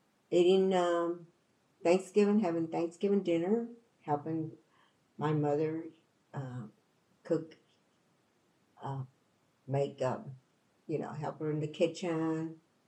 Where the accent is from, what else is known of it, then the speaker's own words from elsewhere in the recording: Houston, Texas, United States; I grew up in Houston, Texas. Born during the World War II.